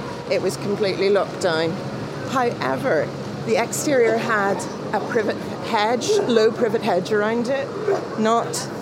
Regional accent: Belfast, Northern Ireland, United Kingdom; I lived here every day of my life.

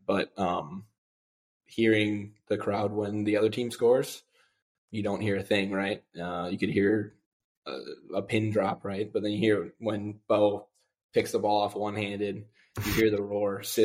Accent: Rosemount, Minnesota, United States; I grew up in Rosemount, Minnesota, and I ended up going to Benilde St. Margaret's in St. Louis Park.

